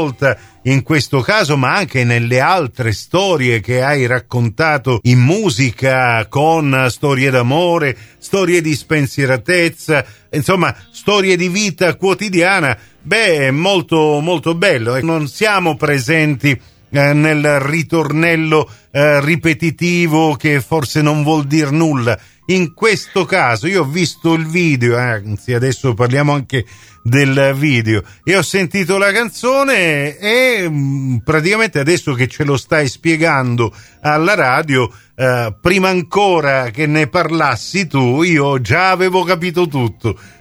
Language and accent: Italian; Marsala, Sicily, Italy; visto che siete in Sicilia, avete scelto di girare dalle nostre parti, ma diciamo che siete andati fuori giurisdizione marsalese